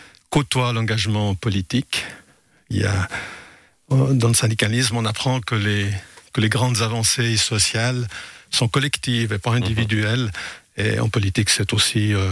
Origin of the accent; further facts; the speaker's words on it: Brescia, Lombardy, Italy; born there; Je suis né à Brescia, en Italie du Nord, près du lac de Garde, oui.